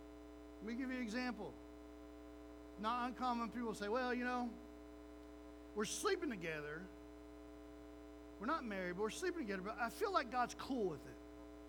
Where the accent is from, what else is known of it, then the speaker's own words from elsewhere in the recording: Oklahoma, United States; Growing up in Oklahoma, we went to Turner Falls Youth Camp.